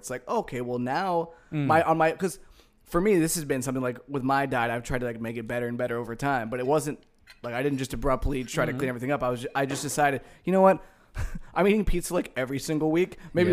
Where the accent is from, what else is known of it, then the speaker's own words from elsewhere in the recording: Akron, Ohio, United States; I grew up like right outside of Akron, Ohio, which is like close to Cleveland. So a lot of times I just say Cleveland.